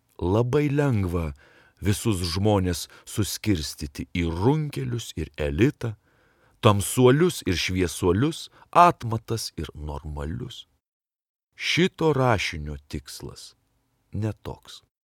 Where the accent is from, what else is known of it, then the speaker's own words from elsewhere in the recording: Panevėžys, Panevėžys County, Lithuania; moved away; Taip, išvažiavau iš Panevėžio, tačiau išsivežiau jį kartu su savimi kaip neišdildomą įspaudą savo sieloje, išsivežiau tikėjimą ir pasitikėjimą.